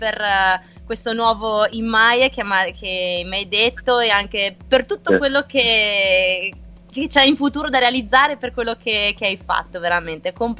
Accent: Trentino-Alto Adige, Italy; siccome io sono trentina

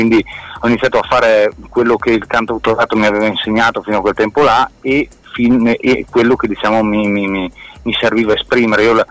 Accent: Trento, Trentino-Alto Adige, Italy; perché sennò appunto siamo tutti di Trento, tornare al mare diventava una cosa piuttosto laboriosa

